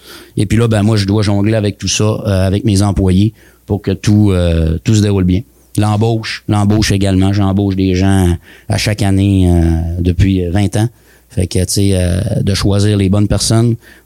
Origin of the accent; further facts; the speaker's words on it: Chicoutimi, Quebec, Canada; Je viens de Chicoutimi-Nord, mais c'est mes racines, la baie, en 2007.